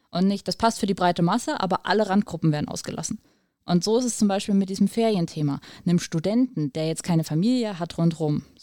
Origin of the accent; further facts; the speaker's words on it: Germany; Wir sind Deutsche, wir laufen mit Scheuklappen durch die Gegend.